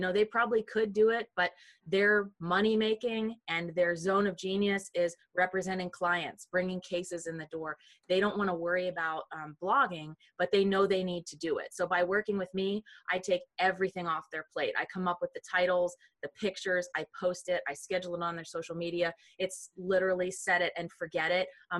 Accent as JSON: {"language": "English", "region": "Ohio", "country": "United States", "tie": "born or raised there", "also_born_or_lived": "Virginia", "said": "I grew up in Ohio and then went to college and graduate school in Virginia."}